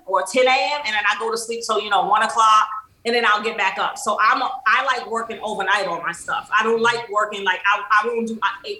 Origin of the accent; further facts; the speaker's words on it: New York City, New York, United States; like growing up in New York City as a kid, it was rough. You know, there's a lot of bullying, you know, there's a lot of influence.